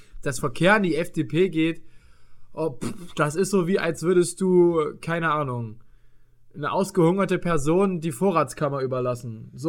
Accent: Saxony, Germany; Und das sage ich dir als Sachse genauso.

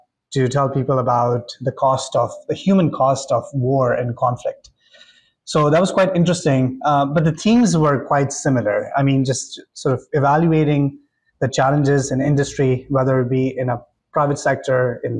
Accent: Karachi, Sindh, Pakistan; moved away as an adult; now in United States; I was born in Karachi in Pakistan. I moved to States for schooling and somehow landed in insurance.

